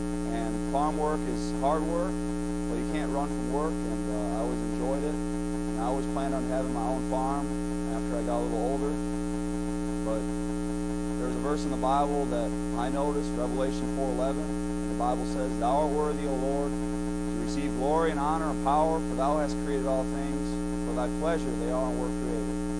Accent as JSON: {"language": "English", "region": "Wisconsin", "country": "United States", "tie": "born or raised there", "said": "This is the barn I worked in growing up in Wisconsin. I grew up on a dairy farm"}